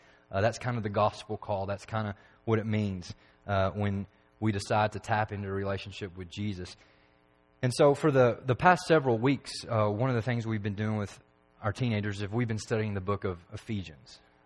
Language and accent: English; McMinnville, Oregon, United States; even though I'm from McMinnville, and even though I was born in Biola, and my parents were farmers for a little while, and I've got farming background, I grew up on a farm for 4 years, and then we moved to the city of McMinnville